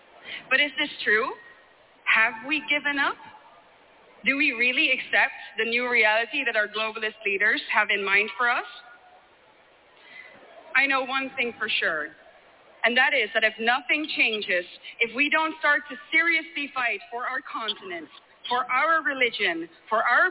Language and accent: English; Netherlands; English is a second language; this is a small city in the Netherlands, in my home country